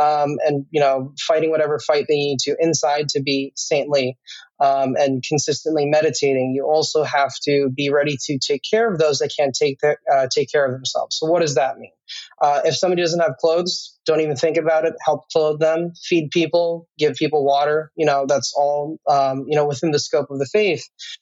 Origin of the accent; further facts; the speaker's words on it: New York, United States; I born and raised in New York State. Was born just north of New York City, and I pretty much lived there until I went to college.